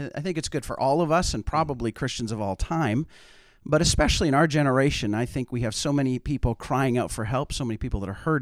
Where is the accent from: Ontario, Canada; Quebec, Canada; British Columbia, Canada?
British Columbia, Canada; Cloverdale; I'm from Cloverdale, British Columbia. That is in the Vancouver area, and I've been there about 13 years.